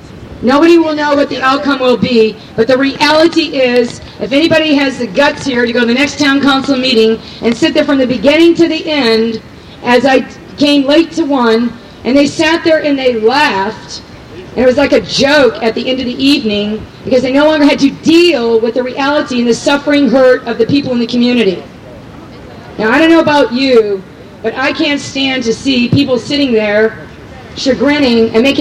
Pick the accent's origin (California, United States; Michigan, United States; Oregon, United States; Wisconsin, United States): Michigan, United States; now in Santa Cruz, United States; Many of us here are from other places. I'm not even born here. I'm from Michigan.